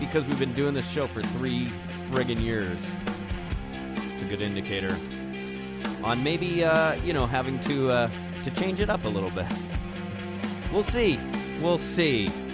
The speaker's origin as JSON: {"language": "English", "region": "Washington", "country": "United States", "tie": "born or raised there", "said": "We took a nice little extended weekend out to my parents' house in my hometown over on the Kitsap Peninsula here in Washington."}